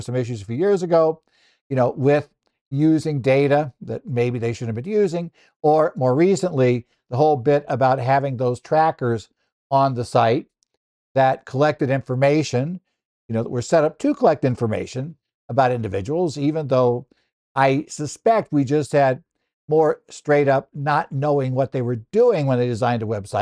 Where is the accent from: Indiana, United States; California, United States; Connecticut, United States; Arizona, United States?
Arizona, United States; As I noted, my home state of Arizona was one of those 12 where you could sign up and use the direct file program.